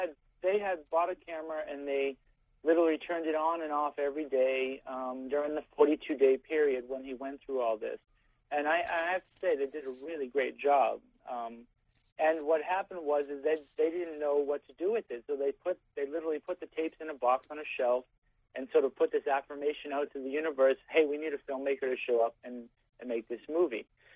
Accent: New York City, New York, United States; now in San Francisco, United States; I was from New York City, and I came out to San Francisco wanting to make meaningful films.

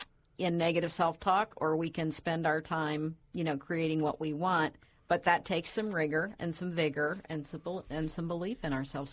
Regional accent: Ohio, United States; As you know, I was born in the Scioto River Valley and grew up there.

